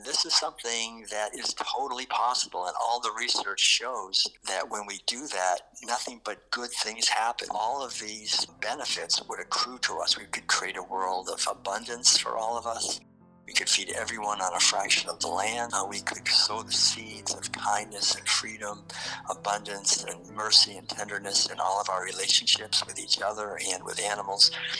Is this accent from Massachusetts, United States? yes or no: yes; Concord, Massachusetts, United States; Being born and raised in Concord, Massachusetts, my father and my family in general were very enthusiastic about the founding of the United States.